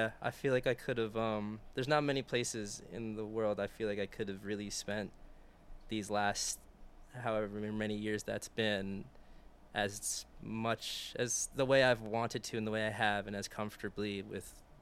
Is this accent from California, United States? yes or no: no; Bronx, New York, United States; born there; Oh, I was born in the Bronx.